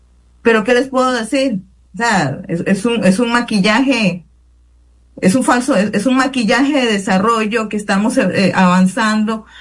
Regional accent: Nicoya, Guanacaste, Costa Rica; al menos en mi territorio, soy de Nicoya, ¿verdad?

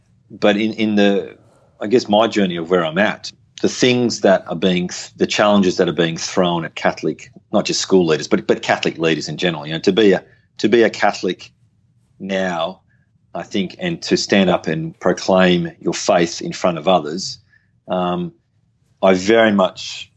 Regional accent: Canberra, Australian Capital Territory, Australia; I grew up in Canberra. I came through a Catholic family. I went to Morris College, Pierce. I had similar experiences to you. And now, you know, I'm in my 40s

